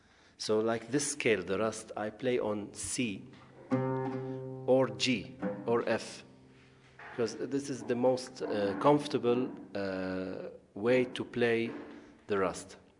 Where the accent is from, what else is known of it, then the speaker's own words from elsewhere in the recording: Jerusalem, East Jerusalem, Palestine; I'm from East Jerusalem.